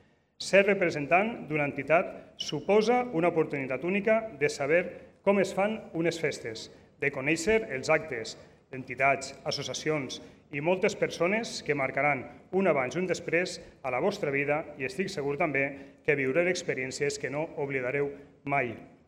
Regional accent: Vinaròs, Valencian Community, Spain; quan expliquem al món que som de Vinaròs se'ns ompliga el pit d'un orgull inacabable

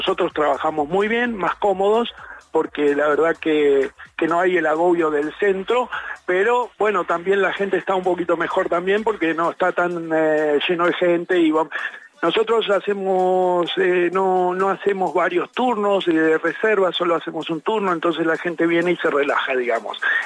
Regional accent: Argentina; se nota que soy argentino. Toda mi vida trabajé en Argentina en turismo y más en la parte de hoteles

